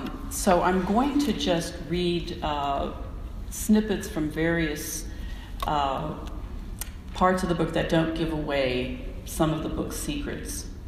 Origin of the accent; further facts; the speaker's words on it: Buchanan, West Virginia, United States; This is very much a West Virginia story because Quiet Dell still exists near my hometown, Buchanan.